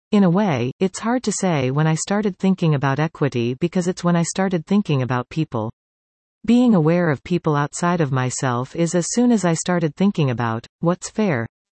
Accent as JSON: {"language": "English", "town": "Seattle", "region": "Washington", "country": "United States", "tie": "born or raised there", "said": "I grew up mostly in Seattle, Washington, and I had an interest in health and healthcare from a pretty young age."}